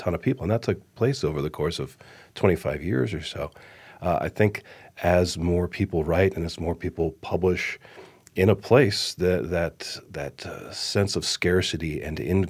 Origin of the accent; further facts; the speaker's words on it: Colorado, United States; having spent a lot of time in Colorado, I mean, I'm kind of from Colorado